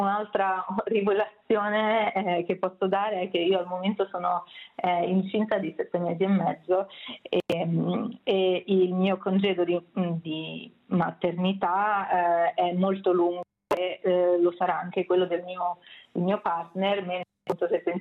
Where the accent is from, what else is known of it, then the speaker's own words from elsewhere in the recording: Milan, Lombardy, Italy; also born or lived in Amsterdam / Copenhagen / Brussels; now in Oslo, Norway; io mi ritengo molto fortunata di essere qui a Oslo al momento. Io ho vissuto, io vengo da Milano, ho vissuto a Amsterdam, ho vissuto a Copenaghen e a Bruxelles